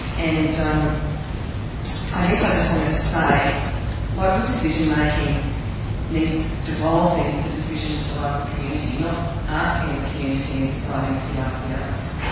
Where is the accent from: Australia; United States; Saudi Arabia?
Australia; New South Wales; I'm a member of the Upper House in New South Wales, where I come from North Coast.